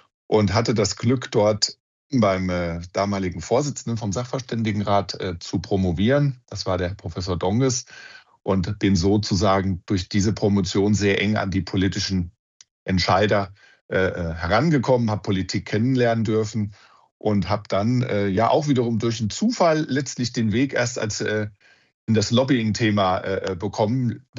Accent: Odenwald, Germany; Ich bin 51 Jahre alt, verheiratet, habe 3 Kinder. Ich komme aus dem Odenwald, aus dem schönen Odenwald. Bin dann von dort nach Würzburg gegangen

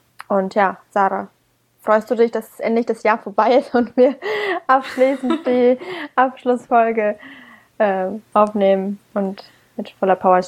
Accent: Bamberg, Bavaria, Germany; now in Berlin, Germany; Als ich nach Berlin wieder gefahren bin, aus meiner Heimat Bamberg

